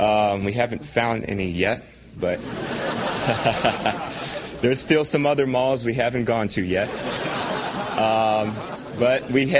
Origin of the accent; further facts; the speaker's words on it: Atlanta, Georgia, United States; I'm from Atlanta, Georgia.